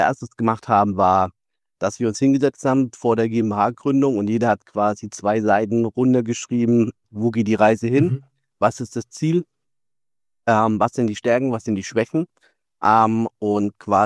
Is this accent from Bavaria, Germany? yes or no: yes; Bavaria, Germany; ich komme ja aus Franken.